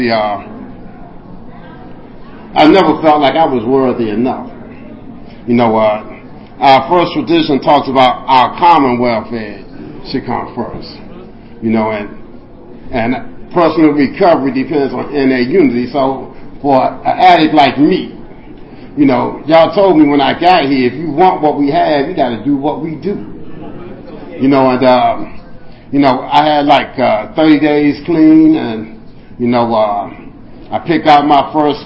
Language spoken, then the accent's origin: English; Washington, District of Columbia, United States; You know, I'm from Washington, D.C.